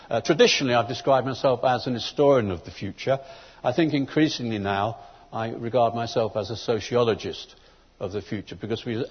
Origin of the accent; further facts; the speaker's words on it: London, United Kingdom; I come from London.